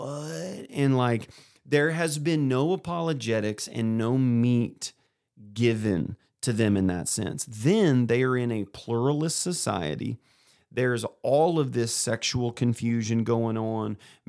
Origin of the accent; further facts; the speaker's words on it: Kennett, Missouri, United States; also born or lived in Columbia, Missouri; so I moved my junior year from Kennett, Missouri to Columbia, Missouri. It was a huge cultural shock for me because Kennett's whole school was like maybe 400 students.